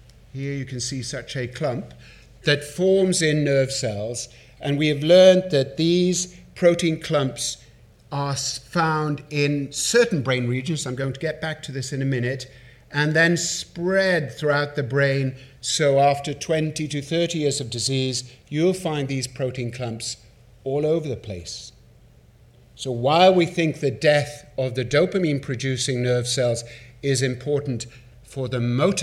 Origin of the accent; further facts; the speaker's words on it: Darlington, North East England, United Kingdom; I actually spent 8 years in Northeast England. I grew up in Darlington with Swedish family